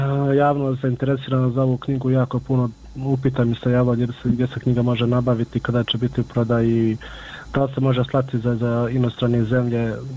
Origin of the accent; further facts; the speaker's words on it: Miljevina, Republika Srpska, Bosnia & Herzegovina; mi smo svi gore iz Miljevine.